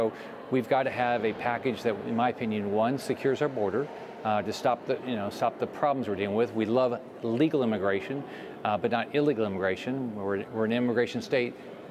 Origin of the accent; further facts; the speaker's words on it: Florida, United States; I'm from the Sunshine State.